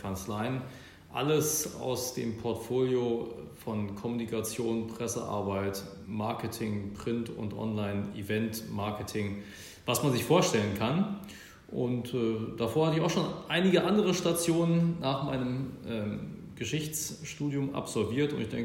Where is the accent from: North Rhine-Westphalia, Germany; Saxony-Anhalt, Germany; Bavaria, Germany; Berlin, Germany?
Berlin, Germany; Aber 1986, als meine Eltern das Haus dort bauten, war die eben von der Mauer unterbrochen und eine Sackgasse. Da wuchs ich also sozusagen dann auf, nachdem wir dort hingezogen waren.